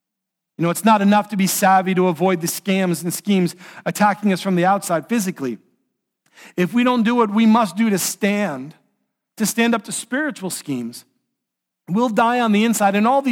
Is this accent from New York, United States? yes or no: yes; New York City, New York, United States; I grew up in New York City. I have a habit.